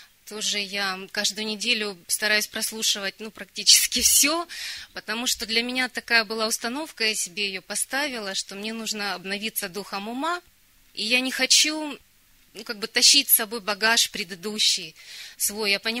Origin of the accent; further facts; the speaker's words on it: Kharkiv, Kharkiv Oblast, Ukraine; я из Харькова, это Украина.